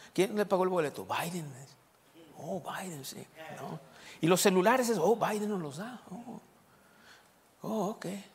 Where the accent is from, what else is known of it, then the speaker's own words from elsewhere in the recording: Sonora, Mexico; Yo soy mexicano de nacimiento y sonorense.